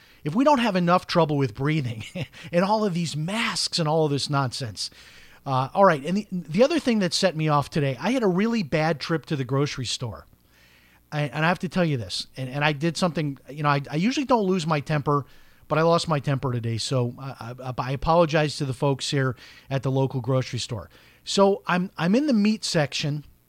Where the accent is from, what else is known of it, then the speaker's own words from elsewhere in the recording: Chicago, Illinois, United States; Now, this when I grew up in Chicago, we used to have, you would get these big brown grocery bags.